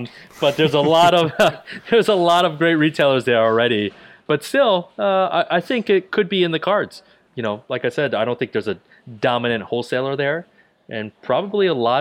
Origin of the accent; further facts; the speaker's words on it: New Jersey, United States; also born or lived in Ohio / Baltimore; I did. So I grew up in Central Jersey. So my parents immigrated to the U.S. from Taiwan. When they first got here, we had bounced around between Ohio and Baltimore